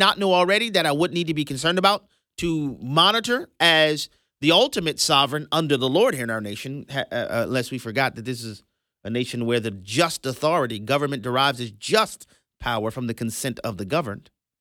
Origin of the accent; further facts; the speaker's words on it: United States; As an American, it's embarrassing to me to have to watch these hearings